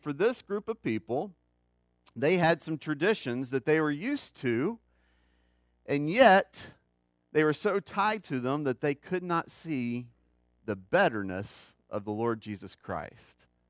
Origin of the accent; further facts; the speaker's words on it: Mississippi, United States; Now, you know I'm from Mississippi, so I can't call the Hogs real well.